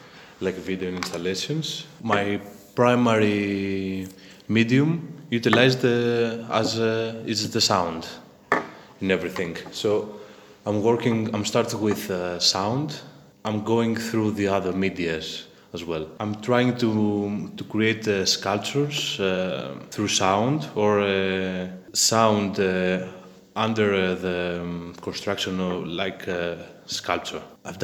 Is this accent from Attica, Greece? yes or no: yes; Athens, Attica, Greece; Yes, I'm from Athens.